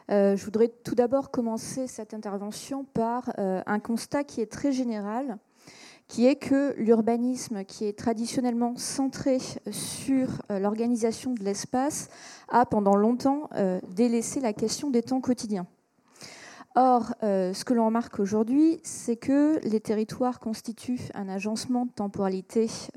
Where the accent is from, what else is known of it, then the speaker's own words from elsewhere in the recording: Reims, Grand Est, France; Moi, je viens de Reims, qui est une ville moyenne